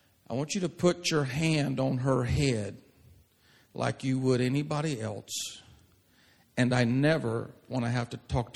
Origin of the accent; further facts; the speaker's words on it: Mississippi, United States; I grew up in Mississippi, in racist, segregated Mississippi.